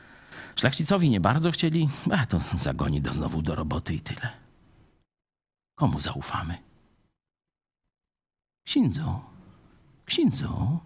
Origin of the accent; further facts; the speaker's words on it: Lublin Voivodeship, Poland; Nie wiem, u nas w Lubelszczyźnie, to wiem.